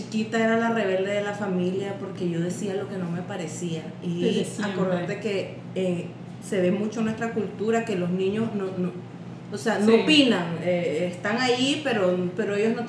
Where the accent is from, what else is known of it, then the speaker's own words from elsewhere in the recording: Estelí, Nicaragua; Yo soy de Estelí, entonces en el pueblo pequeño donde todo el mundo se da cuenta de todo.